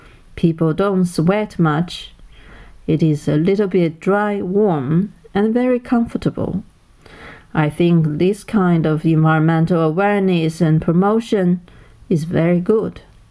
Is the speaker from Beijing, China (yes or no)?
no; Jinzhou, Liaoning, China; I felt I came back to my hometown, Jinzhou, Northeast China, because the small business shops are so similar to those stay in Jinzhou.